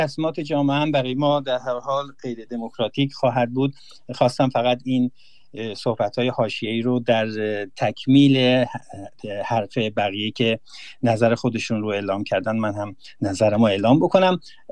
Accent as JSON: {"language": "Persian", "country": "Iran", "lives_now": "Sweden", "said": "برای ما که ایرانی هستیم و توی سوئد زندگی میکنیم"}